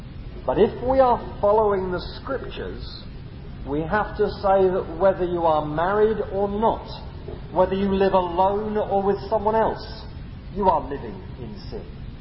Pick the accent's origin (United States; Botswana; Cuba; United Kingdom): United Kingdom; England; Yes, I think all of us, bar one this morning, would say that we're English.